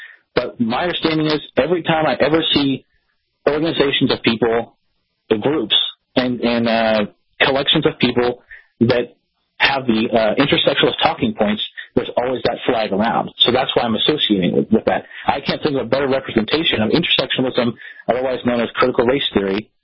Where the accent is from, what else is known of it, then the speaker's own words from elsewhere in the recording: Oregon, United States; It's an ideology that I actually saw forming as I grew up in Oregon